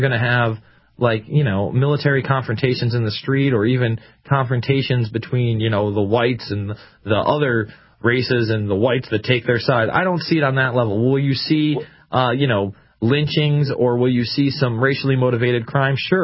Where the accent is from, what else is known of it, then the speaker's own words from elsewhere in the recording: New York, United States; I mean, I'm from New York, man.